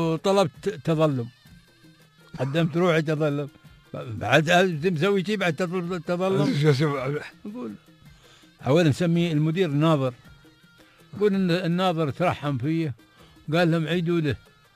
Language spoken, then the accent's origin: Arabic; Bahrain; عندنا في البحرين كنا وعندنا امتحان جغرافيا